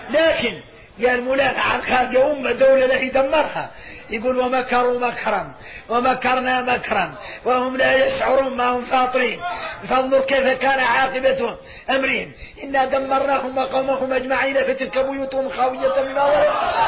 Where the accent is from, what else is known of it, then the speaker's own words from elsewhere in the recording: Mauritania; احنا موريتاني احنا مجد العلماء